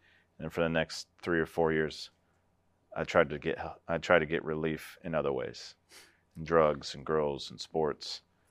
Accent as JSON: {"language": "English", "town": "Colorado Springs", "region": "Colorado", "country": "United States", "tie": "born or raised there", "said": "I remember growing up in Colorado Springs, we would drive by Focus on the Family."}